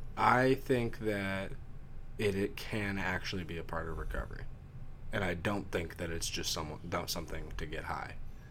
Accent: Sacramento, California, United States; My hometown team is the Sacramento Kings, baby.

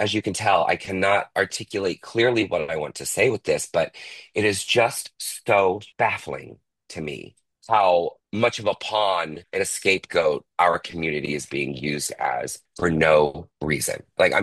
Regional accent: Orlando, Florida, United States; You know, I'm an Orlando girly. I have been there for 25 years, born and raised in Florida.

